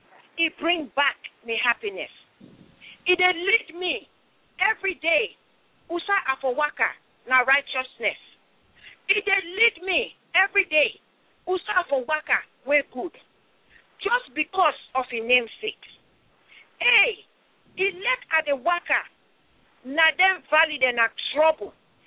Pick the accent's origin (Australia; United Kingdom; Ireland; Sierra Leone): Sierra Leone; now in United States; and I'm from Sierra Leone. I'm going to read to your ears Psalm 23 in my own dialect.